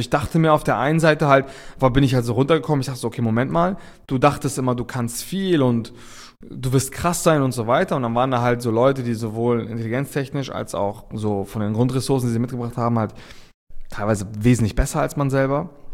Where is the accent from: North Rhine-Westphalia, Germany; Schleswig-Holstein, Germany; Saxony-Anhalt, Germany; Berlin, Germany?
Schleswig-Holstein, Germany; Reinbek; ich komme halt aus Rheinbeek, so ein Dorf in Schleswig-Holstein, gar nicht mal offiziell aus Hamburg, ich sag immer Hamburg, damit die Leute was damit anfangen können.